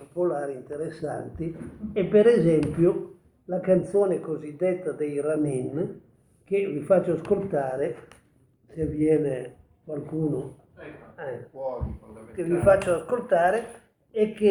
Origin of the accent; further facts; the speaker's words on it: Novara, Piedmont, Italy; born there; now in Orta, Italy; Io sono nato a Novara nel 1937, però vivo da quasi 50 anni a Orta e avendo ormai compiuto gli 80 anni